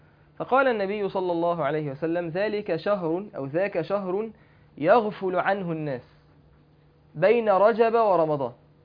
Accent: Mansoura, Dakahlia, Egypt; كان لسه شاب عندنا في المنصورة

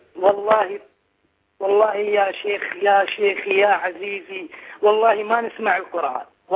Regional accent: Ahvaz, Khuzestan, Iran; من الأحواز بارك الله فيك

